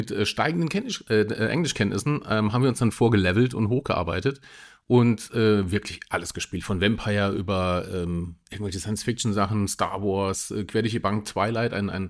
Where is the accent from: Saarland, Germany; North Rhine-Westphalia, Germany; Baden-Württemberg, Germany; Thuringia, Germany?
Saarland, Germany; Ich bin ja Saarländer